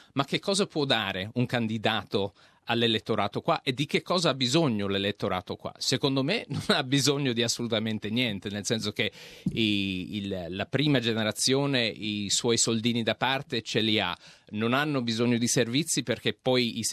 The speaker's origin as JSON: {"language": "Italian", "country": "Australia", "also_born_or_lived": "Brussels", "said": "Io da australiano che ero a Bruxelles per 6 anni"}